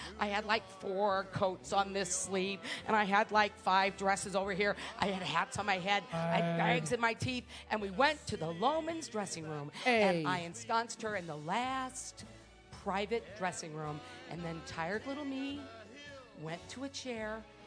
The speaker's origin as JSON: {"language": "English", "region": "New York", "country": "United States", "said": "I am a New Yorker."}